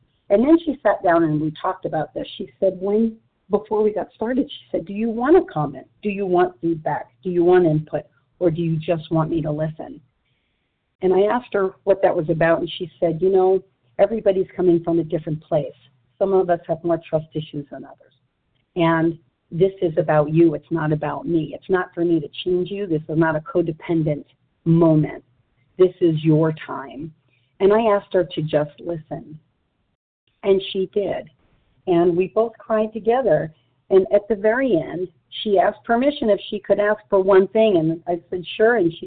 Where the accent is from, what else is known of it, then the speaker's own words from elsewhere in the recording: New York, United States; because I come from New York. I had a very colorful life